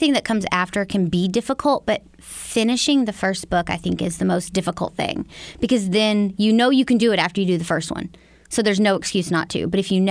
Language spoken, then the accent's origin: English; Koshkonong, Missouri, United States; also born or lived in Mississippi; So, but I grew up in Koshkonong, Missouri, which is, I don't know, like an hour, 15 minutes from Mountain Home.